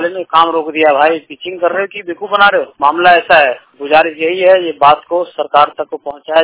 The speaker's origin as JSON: {"language": "Hindi", "town": "Dumra", "region": "Bihar", "country": "India", "said": "ग्राम डुमड़ा का रहने वाला हूँ, हरदिया पंचायत सिंह प्रखंड जिला समस्तीपुर।"}